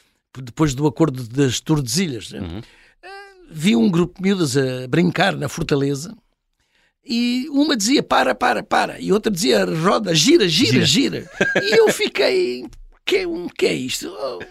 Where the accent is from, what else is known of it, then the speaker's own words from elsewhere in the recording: Goa, India; Portuguese is a second language; also born or lived in Daman; Onde nasci. Uhum. Depois mudei-me para Goa, onde fiz a 3ª e a 4ª classe da escola primária. Ali já falava o concanim.